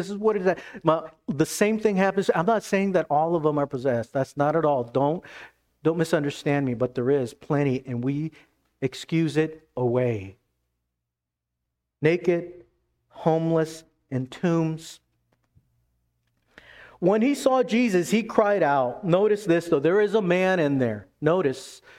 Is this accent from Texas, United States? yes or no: yes; Texas, United States; I came from Texas, which was, it has changed, but it's conservative, different, just a different culture.